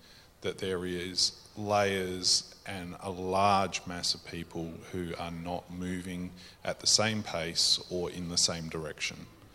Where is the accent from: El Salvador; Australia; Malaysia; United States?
Australia; Whyalla, South Australia; growing up in Wyala is an educational experience in itself